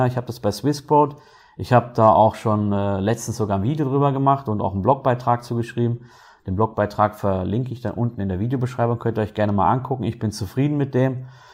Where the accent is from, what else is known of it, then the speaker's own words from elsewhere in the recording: North Rhine-Westphalia, Germany; now in Switzerland; Zum Beispiel die Stadt, wo ich herkomme, das ist eine Stadt im Ruhrgebiet mit 50.000 Einwohnern, die hat keinen eigenen Bahnhof.